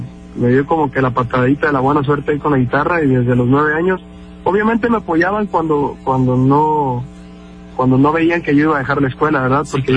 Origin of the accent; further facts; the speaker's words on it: Coyuca, Guerrero, Mexico; ahí de mi pueblo de Coyuca